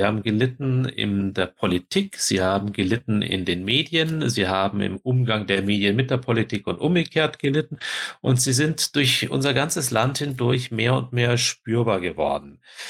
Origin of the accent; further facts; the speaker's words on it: Kulmbach, Bavaria, Germany; in meiner Heimat in Kulmbach in der Stadthalle